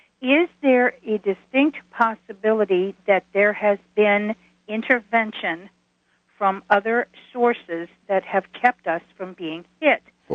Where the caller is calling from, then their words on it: Canton, Ohio, United States; I am calling you from Canton, Ohio.